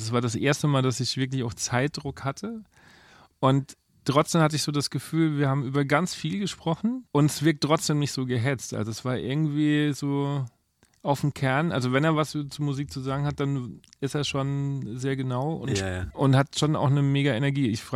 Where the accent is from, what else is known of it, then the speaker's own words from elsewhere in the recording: Bavaria, Germany; Aber ich komme ja eher aus Franken.